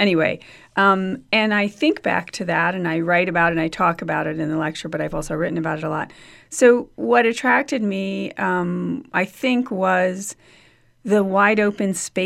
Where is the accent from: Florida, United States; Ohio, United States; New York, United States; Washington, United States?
New York, United States; Queens; I'd gone to college in New York City. I grew up in Queens.